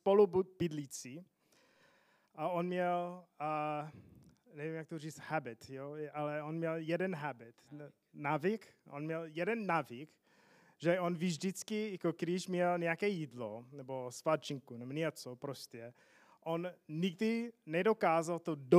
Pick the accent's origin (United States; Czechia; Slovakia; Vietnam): United States; Phoenix, Arizona; Czech is a second language; now in Czech Republic; Já jsem z Phoenixu, kde jako dneska je jako 36 stupňů